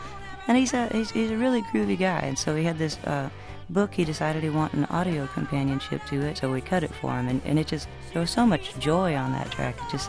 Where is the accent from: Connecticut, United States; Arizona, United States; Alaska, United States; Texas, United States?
Texas, United States; Well, it's a funny thing. Growing up in Texas, you know, if you're a girl, you pretty much learn that you sing … songs to yourself in private.